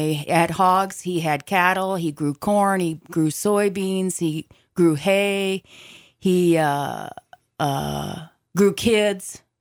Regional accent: Coleridge, Nebraska, United States; also born or lived in Yankton, South Dakota; I grew up in Coleridge, Nebraska. That's where we went to school, where my parents went to school, where my nieces and nephews went to school. And it's a community of about 610 people, and we lived on a farm 6 miles south of Coleridge.

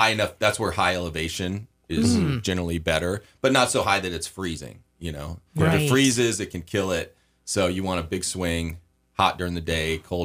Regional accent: Sandpoint, Idaho, United States; We're from Sandpoint, Idaho

